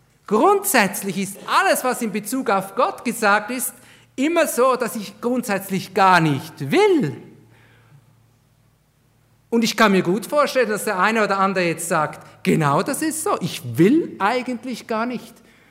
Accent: Switzerland; Ich hoffe, dass ich als Schweizer nicht zu schnell spreche.

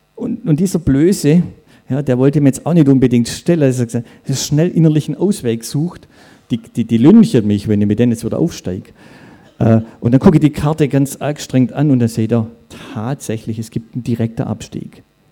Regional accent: Baden-Württemberg, Germany; so wie hier in meiner Heimat, nicht weit von hier, Schramberg, Dunningen.

